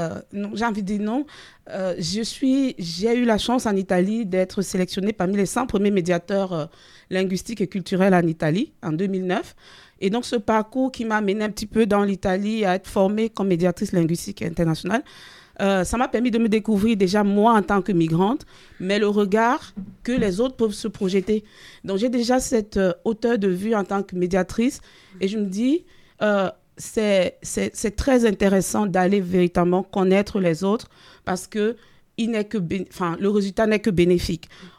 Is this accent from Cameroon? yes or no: yes; Cameroon; moi je suis originaire du Cameroun